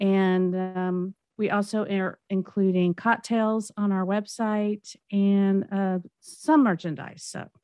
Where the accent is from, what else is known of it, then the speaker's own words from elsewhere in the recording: Huntsville, Alabama, United States; As you can tell, I'm from Huntsville, Alabama, if you didn't notice from the accent.